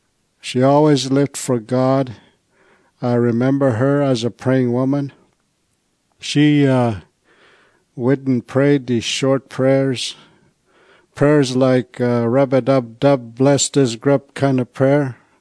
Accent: Round Lake, Ontario, Canada; I come from Round Lake, Ontario. It's often called Wiagamaw these days. And I come from the North Caribou Lake Band of people. I come from a family of 13 children.

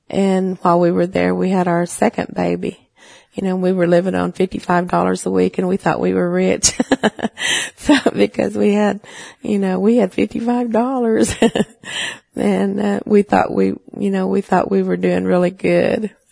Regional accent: Wetumpka, Oklahoma, United States; now in Oklahoma City, United States; I'm of the Creek tribe, and I live in Oklahoma City, Oklahoma. I was born in Wetumpka, Oklahoma, and it was just a little bitty small town.

